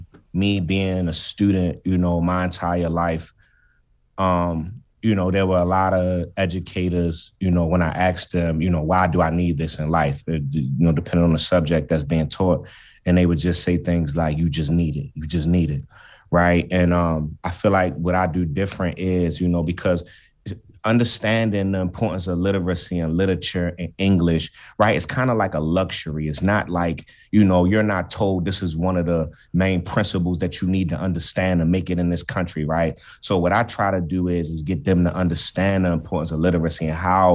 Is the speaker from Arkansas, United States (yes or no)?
no; Baltimore, Maryland, United States; my upbringing, me growing up in East Baltimore